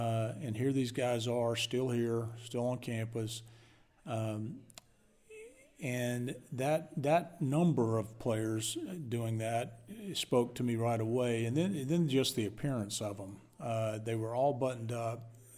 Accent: Starkville, Mississippi, United States; I've been in Starkville, born and raised in Mississippi.

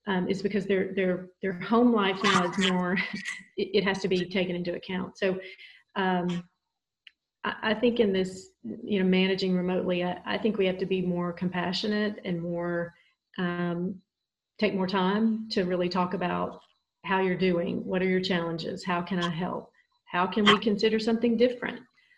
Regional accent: Nashville, Tennessee, United States; And even growing up in Nashville, when I told my parents I wanted to go to Tennessee Tech, of course they were thrilled because it was an in-state school

